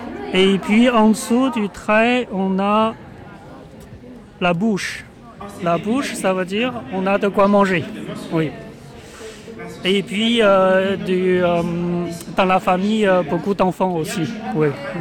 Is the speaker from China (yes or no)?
yes; Inner Mongolia, China; Je suis né en Mongolie intérieure.